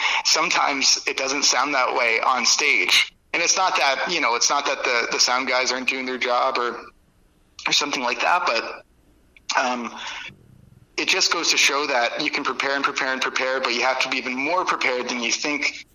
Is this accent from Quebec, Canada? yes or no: no; St. Catharines, Ontario, Canada; So growing up in St. Catharines, in Niagara, there's lots of hardcore bands and like lots of heavy stuff going on, which is actually pretty cool.